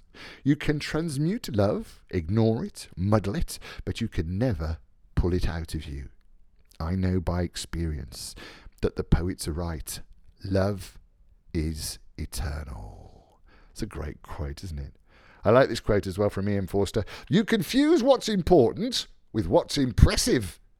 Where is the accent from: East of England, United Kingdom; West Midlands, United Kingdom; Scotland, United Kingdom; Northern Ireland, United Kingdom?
West Midlands, United Kingdom; Birmingham; now in London, United Kingdom; Mind you, I'm in London, you know what I mean? I'm from Birmingham originally, so.